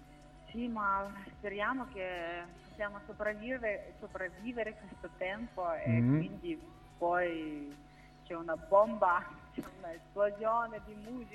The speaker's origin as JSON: {"language": "Italian", "region": "North Caucasus", "country": "Russia", "second_language": "Italian", "moved": "yes", "lives_now": "Switzerland", "said": "io sono dalla Russia, del Caucaso, e vivo a Svizzera da 11 anni così"}